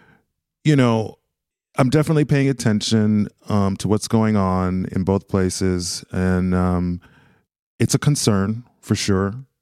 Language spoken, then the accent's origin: English; United States; moved away; as an American, as artist coming here